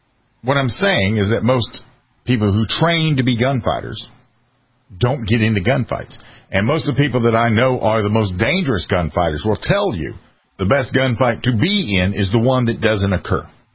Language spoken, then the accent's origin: English; the South, United States; I served in the military. I was raised in the South.